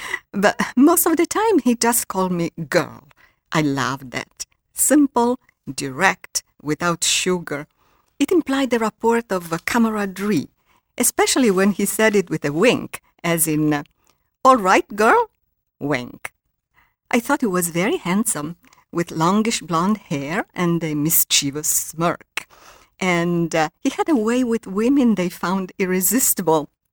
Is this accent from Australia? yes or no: no; Italy; accent: Italian; English is a second language; I read with my Italian accent, of course, that never disappeared